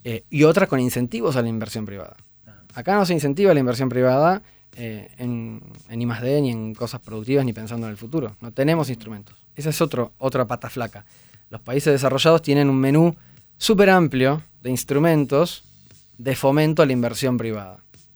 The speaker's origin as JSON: {"language": "Spanish", "country": "Argentina", "said": "Si no, yo digo, yo soy argentino y lo hago más tranqui."}